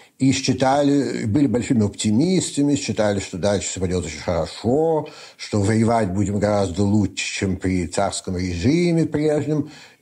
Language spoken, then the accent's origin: Russian; Saint Petersburg, Russia; born there; Я родился в Петербурге в 1995 году.